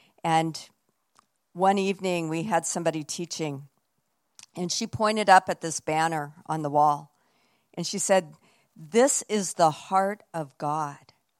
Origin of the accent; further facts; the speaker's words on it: Coeur d'Alene, Idaho, United States; I'm from Coeur d'Alene, Idaho, where I was a pastor for 18 years.